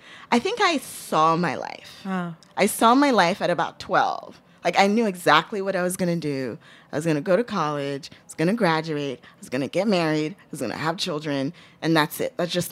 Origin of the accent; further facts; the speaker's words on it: Nigeria; you're not raised as a Nigerian child, especially middle class, like I was, to be a farmer.